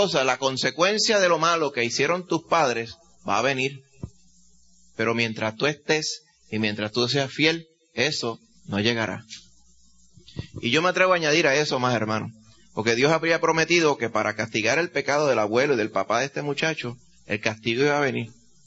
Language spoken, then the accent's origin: Spanish; Dominican Republic; En un colegio que yo me crié en la República Dominicana, era un colegio católico